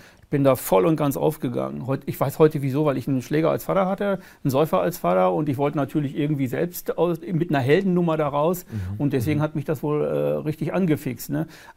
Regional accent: Gütersloh, North Rhine-Westphalia, Germany; ich komme aus Gütersloh, bin ich groß geworden

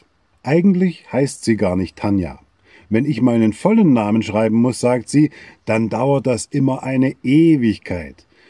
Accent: Khabarovsk, Khabarovsk Krai, Russia; also born or lived in Kursk; Dort haben wir lange gelebt. Ich bin in Chabarowsk zur Schule gegangen und auch auf die Universität.

